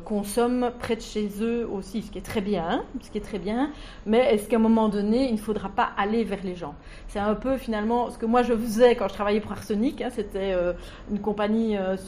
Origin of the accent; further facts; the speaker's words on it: Huy, Wallonia, Belgium; now in Liège, Belgium; Je suis une pure citadine. Je ne viens pas de Liège, je viens de Huy, donc quand même une plus petite ville. Mais bon, j'ai débarqué à Liège quand même assez rapidement pendant mes études.